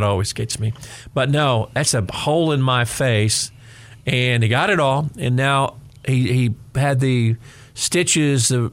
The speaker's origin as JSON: {"language": "English", "town": "Brownwood", "region": "Texas", "country": "United States", "tie": "born or raised there", "also_born_or_lived": "Midland", "said": "I didn't wear sunscreen when I was a kid growing up in Brownwood. Go to the lake, go to the pool, play golf, rinse and repeat all my life."}